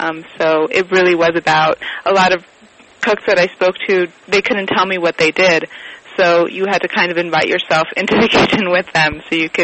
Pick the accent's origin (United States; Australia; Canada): United States; Miami, Florida; born there; now in New York, United States; I was born here. I was born in Miami, and I've lived in New York almost 20 years now.